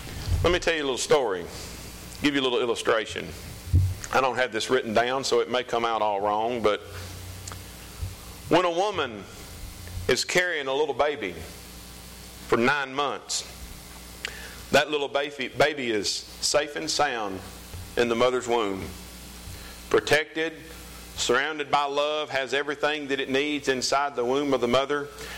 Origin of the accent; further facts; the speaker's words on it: New Albany, Mississippi, United States; I'm from New Albany, Mississippi. North Mississippi, that's all I know.